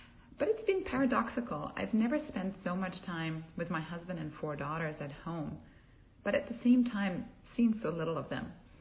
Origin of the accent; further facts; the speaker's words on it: Germany; I grew up in Germany, and every year there would be a board game that critics would vote as the game of the year.